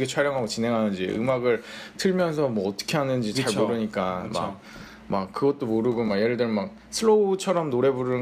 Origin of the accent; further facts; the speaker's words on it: South Korea; moved away as an adult; now in United States; 저는 유학생인데, 아, 유학생 출신, 그러니까 여기서 태어난 것도 아니고, 그러니까 한국에서 한 이제 25살, 26살 때쯤 이제 미국에 왔는데